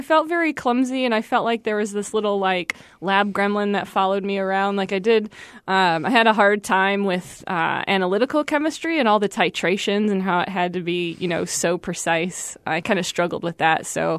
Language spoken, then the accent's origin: English; Michigan, United States; In Michigan, just outside of Detroit.